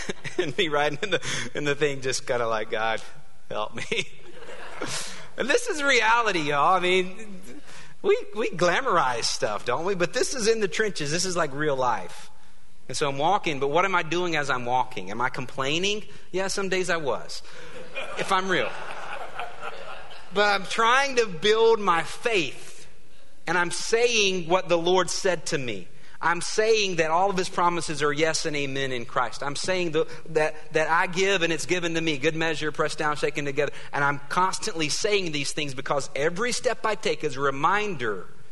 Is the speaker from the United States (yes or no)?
yes; United States; It would have been me making something happen because I'm an American. That's how we do it.